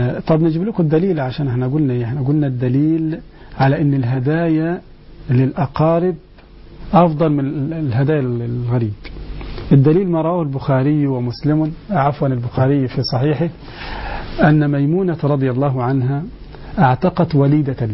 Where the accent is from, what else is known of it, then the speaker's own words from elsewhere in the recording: Egypt; في مصر عندنا هنا القائمة تسمى الصداق